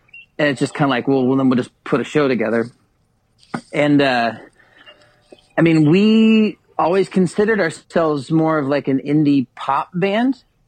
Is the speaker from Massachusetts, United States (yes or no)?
no; Kansas City, Missouri, United States; We're like, no, man, we're from Kansas City.